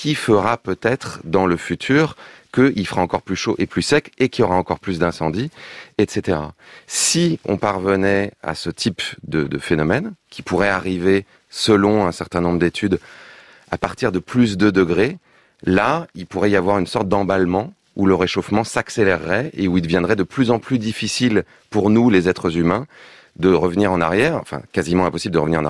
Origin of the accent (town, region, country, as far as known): France